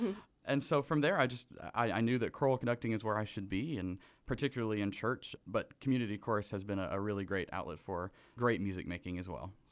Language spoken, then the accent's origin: English; Virginia, United States; So I grew up in Northern Virginia.